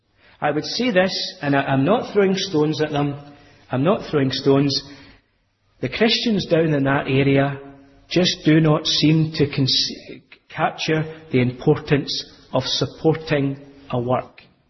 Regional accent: Scotland, United Kingdom; accent: Scottish; But they quite liked it when I opened my mouth and my Scottish accent.

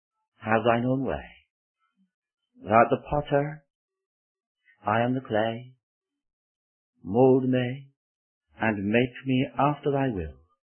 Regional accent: Wales, United Kingdom; I'm Welsh, I like singing, and we're going to sing a hymn.

